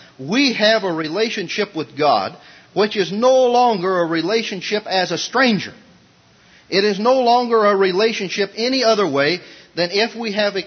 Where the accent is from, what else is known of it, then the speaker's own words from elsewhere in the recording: Montana, United States; When I was a little kid, I was raised on Indian reservation.